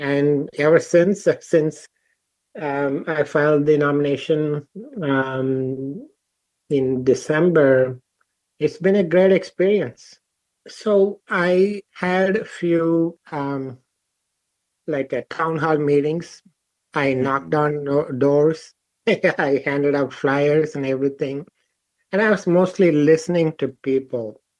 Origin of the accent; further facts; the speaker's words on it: India; moved away as an adult; now in United States; I'm an immigrant. I immigrated from India in the early 1980s. By education, I'm an engineer. I was educated back in India with degrees in computer science and electronics engineering. And then I came to the U.S. To pursue my master's degree in computer science.